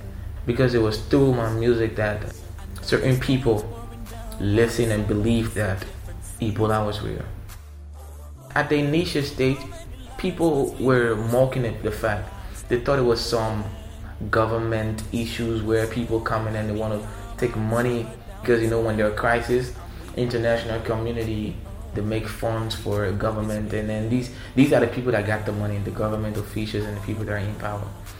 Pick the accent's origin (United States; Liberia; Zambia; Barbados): Liberia; from Liberia